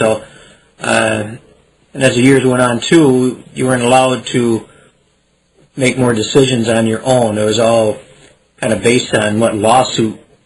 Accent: Michigan, United States; I was born and raised in Shiawassee County, Michigan. I lived in an old house that was over 100 years old that was part of the Underground Railroad for slaves.

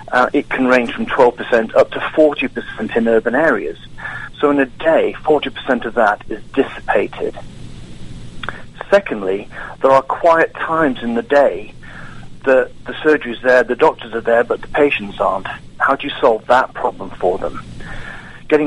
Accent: England, United Kingdom; now in United States; Well, first of all, I'm English. You can tell from the accent, but I am learning Southern

